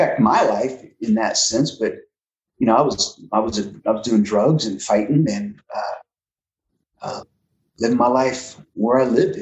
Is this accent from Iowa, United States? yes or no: yes; Iowa, United States; I was born and raised in Southeast Iowa. Never been on a farm.